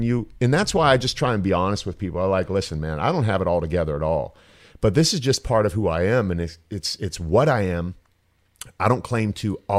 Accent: Canton, Ohio, United States; I was just in Canton, Ohio, where I grew up in Canton specifically has, my brother is a fireman.

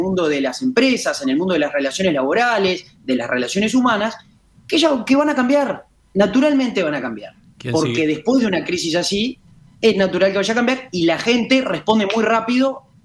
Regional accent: Uruguay; hay cosas que nos tenemos que felicitar como uruguayos todos

